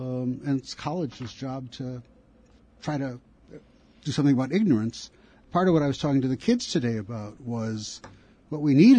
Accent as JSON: {"language": "English", "region": "Wisconsin", "country": "United States", "tie": "born or raised there", "said": "I grew up in the Midwest, actually."}